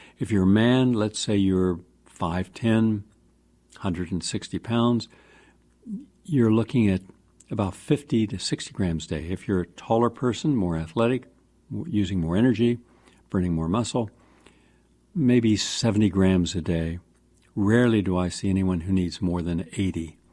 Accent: West Virginia, United States; I was from West Virginia, and I was an athlete, and we worked out in a gym every day

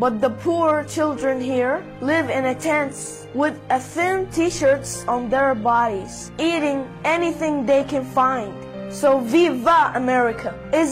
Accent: Baghdad, Baghdad Governorate, Iraq; I'm 11 years old. I'm from Baghdad, Iraq.

